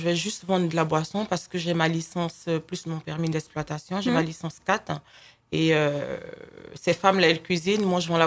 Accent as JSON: {"language": "French", "country": "Côte d’Ivoire", "said": "Moi, je suis ivoirienne, 100%, donc du coup, chez nous, c'est du zouglou qu'on fait tous les dimanches."}